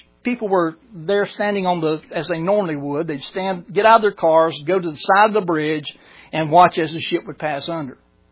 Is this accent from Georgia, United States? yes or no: yes; Brunswick, Georgia, United States; I remember as a teenager, 16 years old, growing up in Brunswick, Georgia.